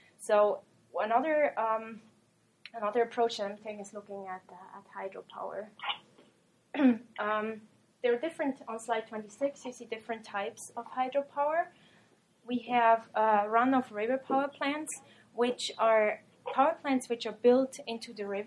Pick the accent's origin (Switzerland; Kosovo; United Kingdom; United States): Switzerland; from the country where I'm from Switzerland